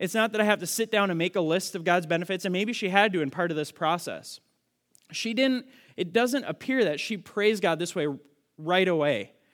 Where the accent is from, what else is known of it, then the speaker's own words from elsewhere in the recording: Minnesota, United States; And I saw this all the time growing up in Minnesota.